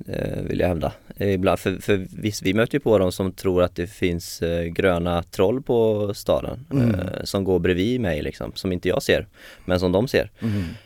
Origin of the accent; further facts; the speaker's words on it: Strömstad, Västra Götaland County, Sweden; jag skulle hamna liksom i min hemstad Strömstad.